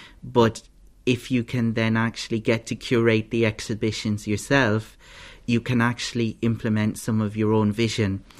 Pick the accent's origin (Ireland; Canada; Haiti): Ireland; Ballinasloe, Connacht; now in Dublin, Ireland; I'm from Ballinasloe.